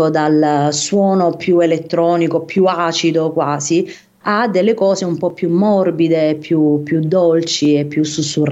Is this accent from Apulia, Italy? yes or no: yes; Apulia, Italy; io vengo dal Salento che è una piccola lingua di terra alla fine in mezzo al mare